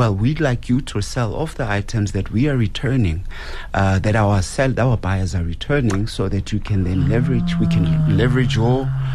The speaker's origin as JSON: {"language": "English", "town": "Fort Lauderdale", "region": "Florida", "country": "United States", "said": "We could have the very same culture because I'm from Fort Lauderdale."}